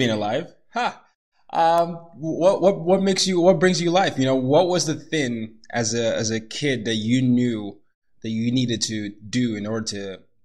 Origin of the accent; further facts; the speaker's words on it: Nigeria; moved away; But when I grew up in Nigeria, I was fine. I was like, just a normal kid.